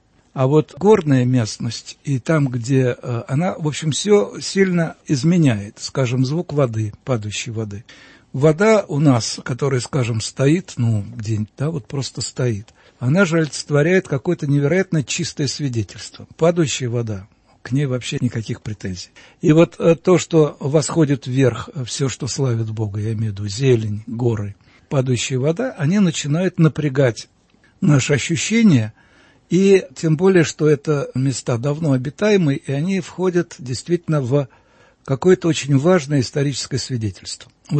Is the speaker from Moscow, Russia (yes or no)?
yes; Moscow, Russia; born there; я родился в Москве